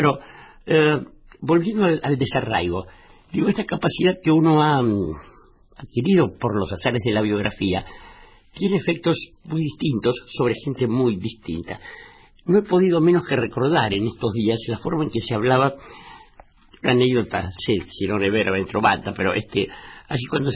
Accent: Buenos Aires, Argentina; yo soy un tipo de ciudad, yo nací en Barracas, nací en Martí García de Montes de Oca, he vivido el grueso de mi vida en dentro de los confines de la ciudad de Buenos Aires, pero podría decirse que soy un tipo que viene del campo

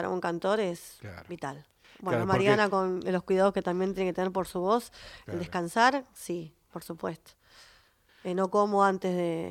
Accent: Berazategui, Buenos Aires Province, Argentina; como yo soy, no soy porteña, soy de Berazategui

